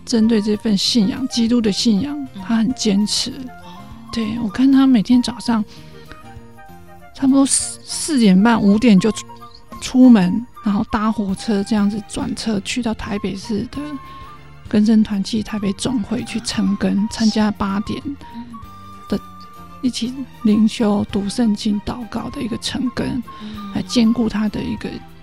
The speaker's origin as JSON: {"language": "Chinese", "country": "China", "said": "因为尤其我们就是中国人"}